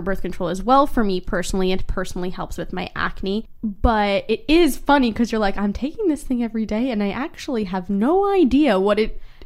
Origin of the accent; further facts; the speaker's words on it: New York, United States; We grew up in New York.